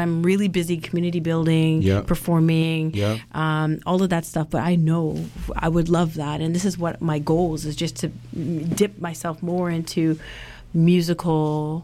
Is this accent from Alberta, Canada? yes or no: no; Vancouver, British Columbia, Canada; That's the uniqueness about being Canadian too, honestly.